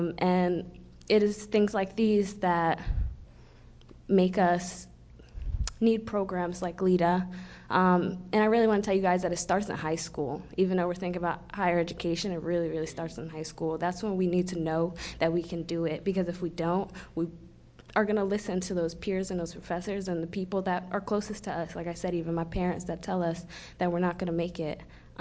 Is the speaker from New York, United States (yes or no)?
yes; Southampton, New York, United States; I'm from Indian Reservation in the middle of the Hamptons.